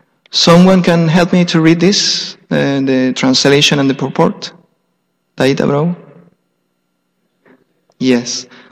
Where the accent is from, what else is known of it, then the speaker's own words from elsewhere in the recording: Argentina; English is a second language; I'm a temple resident. I'm from Argentina. And excuse me if my English is not so perfect or well.